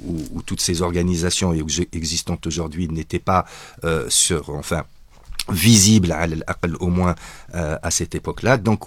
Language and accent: French; Algeria; et d'abord en tant qu'Algérien, aussi en tant que militant des causes justes